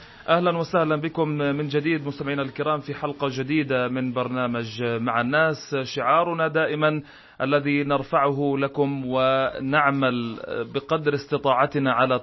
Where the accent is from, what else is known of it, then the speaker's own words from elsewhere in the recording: Palestine; نحن كعائلات فلسطينية وكشعب فلسطيني